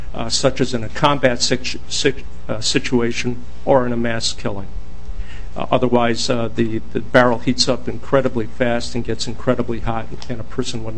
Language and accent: English; Bemidji, Minnesota, United States; I'm from Bemidji, Minnesota.